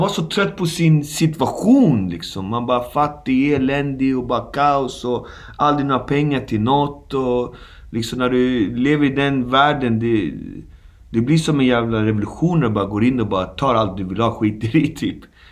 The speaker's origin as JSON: {"language": "Swedish", "town": "Alby", "region": "Stockholm County", "country": "Sweden", "tie": "born or raised there", "said": "Jag växte upp där i Alby med folk från hela världen."}